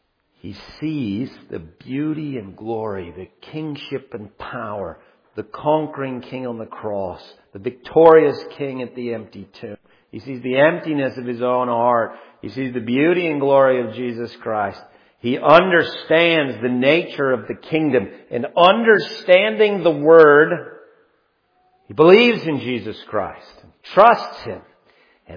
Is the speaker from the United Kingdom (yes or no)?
no; Ontario, Canada; Where I grew up in Ontario, Canada